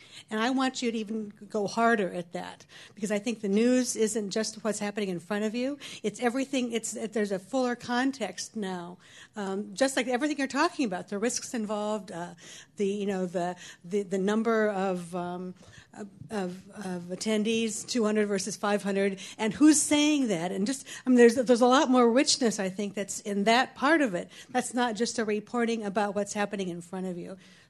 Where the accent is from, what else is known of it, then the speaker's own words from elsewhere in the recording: Farmington, Michigan, United States; I'm from Farmington.